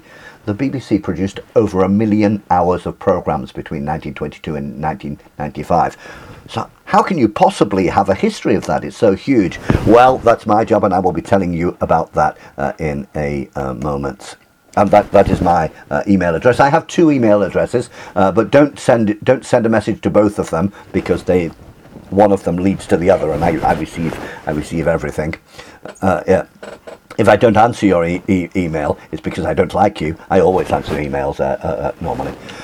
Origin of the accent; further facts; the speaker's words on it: England, United Kingdom; Now, remember, I'm English.